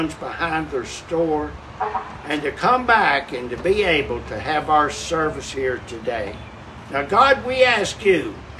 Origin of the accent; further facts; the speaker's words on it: Alderson, West Virginia, United States; for us to be able to be back in my hometown this day